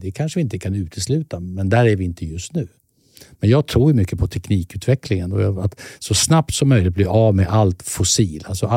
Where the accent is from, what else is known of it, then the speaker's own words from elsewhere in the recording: Eskilstuna, Södermanland, Sweden; Fast vi är från Eskilstuna. De är ju därifrån och jag är därifrån.